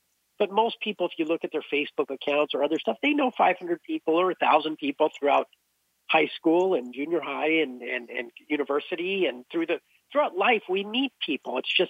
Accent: California, United States; I lived in Massachusetts when I was 19 for school for a year. I grew up in California.

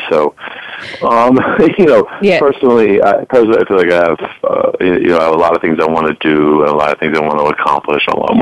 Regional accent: Philadelphia, Pennsylvania, United States; now in Los Angeles, United States; I grew up in Philadelphia, and I moved out to Los Angeles after law school.

